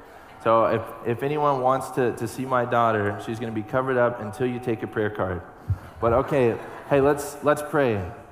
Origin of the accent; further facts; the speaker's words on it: Texas, United States; now in New York City, United States; Yes, we're from Texas. We've been in New York City for about 3 months, and it's been a lot of fun.